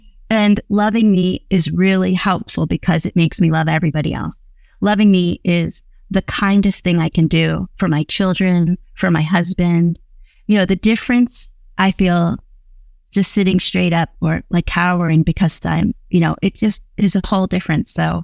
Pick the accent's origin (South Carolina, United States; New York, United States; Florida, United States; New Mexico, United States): Florida, United States; Miami; I'm from Miami, Florida, and I ended up in Idaho.